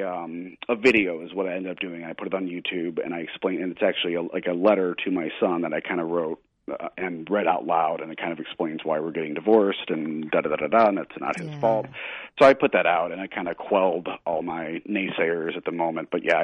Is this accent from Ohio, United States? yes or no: no; Missouri, United States; I'm a Southern, I grew up in Missouri, which is more Southern.